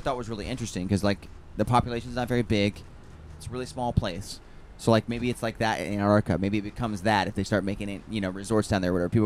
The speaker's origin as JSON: {"language": "English", "region": "Florida", "country": "United States", "said": "I had never been, and I'm from Florida."}